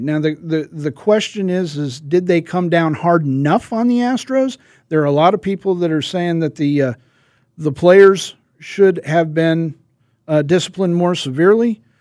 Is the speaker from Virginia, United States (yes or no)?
no; Cleveland, Ohio, United States; You know, I'm born and bred in Cleveland